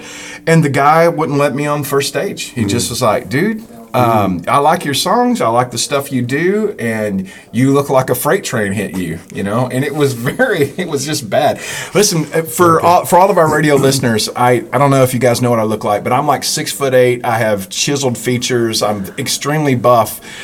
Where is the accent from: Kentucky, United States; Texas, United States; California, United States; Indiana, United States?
Texas, United States; Dude, look, I'm from Johnson County, Texas. I'm a sixth generation Texan, okay?